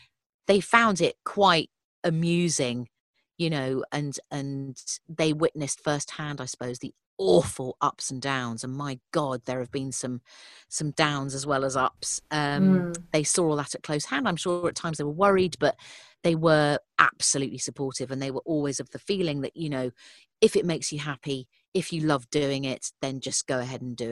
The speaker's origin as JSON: {"language": "English", "town": "Leatherhead", "region": "South East England", "country": "United Kingdom", "tie": "born or raised there", "said": "So we grew up outside Leatherhead in a little cul-de-sac, a new build cul-de-sac from the late 60s, and my mum and dad moved there, and it was a very sort of formative 11 years that I lived there before we then moved on."}